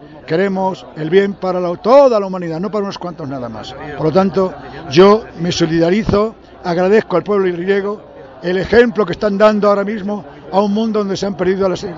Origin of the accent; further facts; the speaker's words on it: Extremadura, Spain; now in Madrid, Spain; soy un compañero de aquí, soy un extremeño que vivo en Madrid, pero mi mentalidad es internacional.